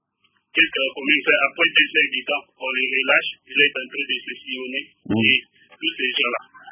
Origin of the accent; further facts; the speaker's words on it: DR Congo; Pour cela, je voudrais te dire que non, ici chez nous au Congo, il y a un problème de rééducation.